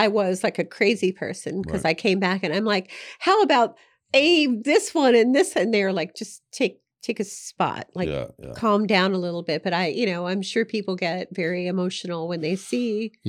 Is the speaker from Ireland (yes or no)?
yes; Ireland; And of course, I had to control, being Irish, I was like, just got to control yourself here.